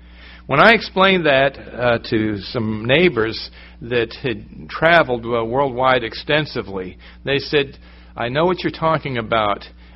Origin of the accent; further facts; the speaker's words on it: New England, United States; I can remember where I grew up in New England, and we lived on a mountain